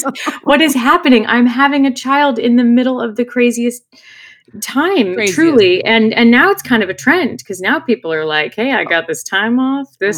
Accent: California, United States; growing up in California, the state flower is a poppy. So I always loved seeing them. And so it was kind of like this special connection to my home state and just where I'm from and my roots.

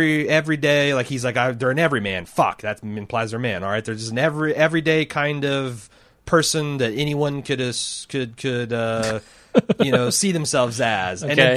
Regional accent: Minnesota, United States; I grew up in Minnesota.

